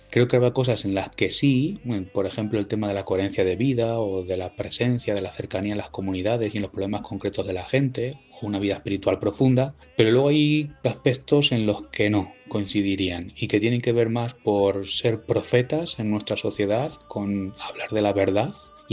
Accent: Campo de Criptana, Castilla-La Mancha, Spain; soy natural de Campo de Cristana y nací el 20 de agosto de 1990

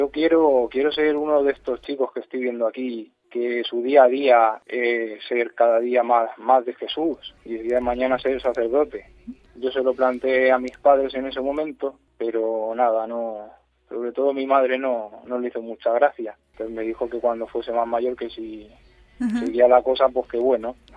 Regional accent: Ciudad Real, Castilla-La Mancha, Spain; also born or lived in Granada / Manzanares; Tengo 23 años y nací en Granada, aunque desde pequeño pues mis padres estaban viviendo aquí en Ciudad Real, en la provincia. Primero vivieron en Manzanares y luego se mudaron a Ciudad Real capital. Y pues como si fuera de aquí, desde muy pequeño me he criado aquí.

